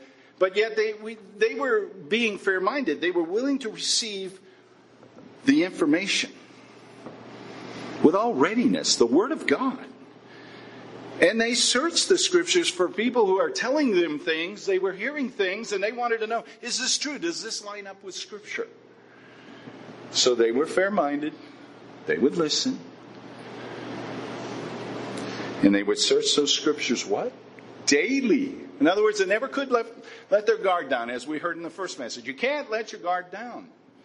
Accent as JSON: {"language": "English", "town": "Estancia", "region": "New Mexico", "country": "United States", "said": "I'm a hayseed from Estancia, New Mexico."}